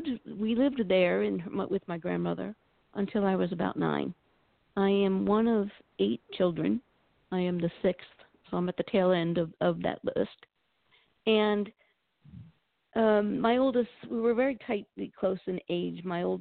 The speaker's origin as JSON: {"language": "English", "region": "Massachusetts", "country": "United States", "said": "I'm actually from Massachusetts, and I've only been in Georgia for about 5 years. But I was born just outside of Boston"}